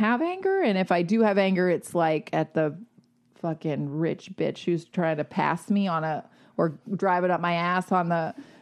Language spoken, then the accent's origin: English; Georgia, United States; born or raised there